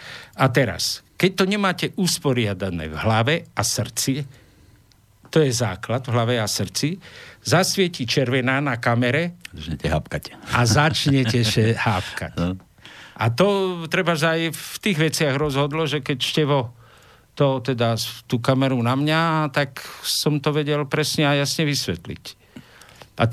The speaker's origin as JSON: {"language": "Slovak", "town": "Tlmače", "region": "Nitra Region", "country": "Slovakia", "tie": "born or raised there", "said": "v tom mieste, kde ja som vyrastal a žil teda v Tlmačoch na Lipníku"}